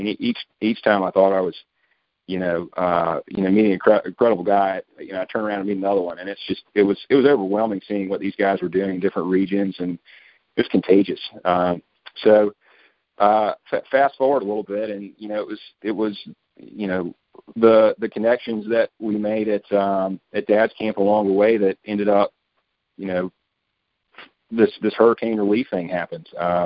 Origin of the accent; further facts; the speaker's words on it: Raleigh, North Carolina, United States; So I hail from Raleigh